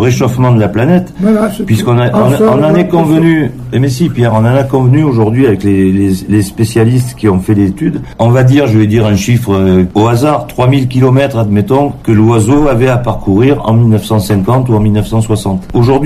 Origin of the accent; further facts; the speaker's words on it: Nouvelle-Aquitaine, France; elle atterrit chez nous, en Gascogne, en Aquitaine, et elle passe l'hiver et elle hiverne ici.